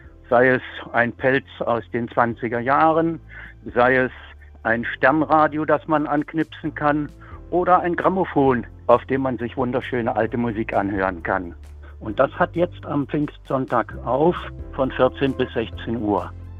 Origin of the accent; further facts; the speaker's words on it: Halle, Saxony-Anhalt, Germany; now in Hummelsheim, Germany; ich komme aus Halle, wohne aber auch in Hummelsheim bei Kahler.